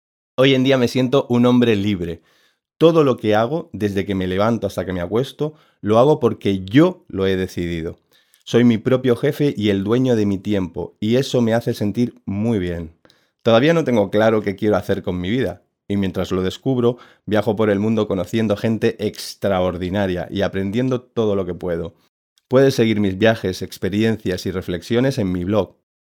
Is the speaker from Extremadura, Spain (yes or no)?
yes; Cáceres, Extremadura, Spain; born there; nací en Cáceres, una pequeña ciudad al oeste de España.